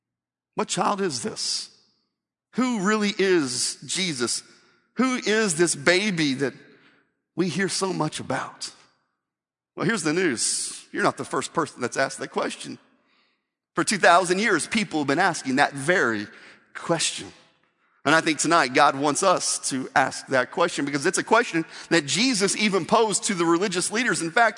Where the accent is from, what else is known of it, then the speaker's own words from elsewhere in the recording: Evansville, Indiana, United States; born there; Now, I was born on December 7th, 1973, at Welburn Hospital in Evansville, Indiana.